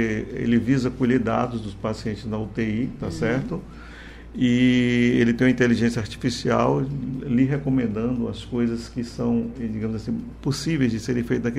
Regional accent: Una, Bahia, Brazil; Vou pegar um exemplo aqui, simples. Una, minha terra natal.

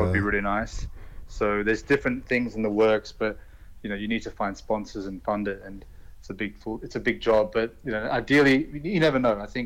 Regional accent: Australia; When I was growing up in Australia

